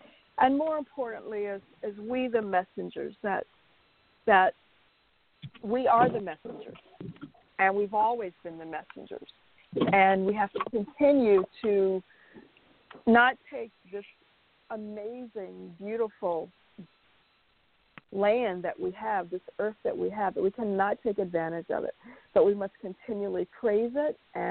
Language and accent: English; the South, United States; I have a deep connection as a Southerner to land.